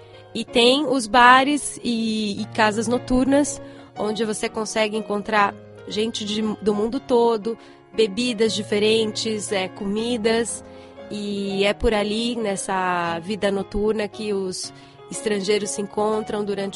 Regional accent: Brazil; now in Beijing, China; sou brasileira, moro aqui em Beijing, próximo de Gulou.

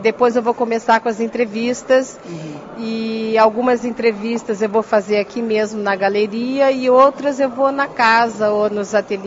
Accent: Rio de Janeiro, Brazil; born there; como você já disse. Eu nasci no Rio de Janeiro, no Brasil.

